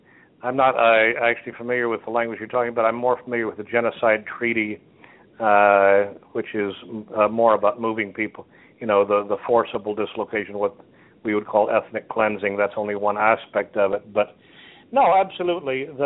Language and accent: English; Texas, United States; born there; Well, I'm an American. That's my passport. You know, that's where I was born. I'm Texan by birth.